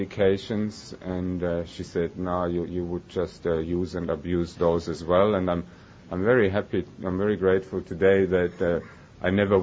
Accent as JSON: {"language": "English", "country": "Germany", "tie": "born or raised there", "second_language": "English", "said": "I was born and I grew up in Germany"}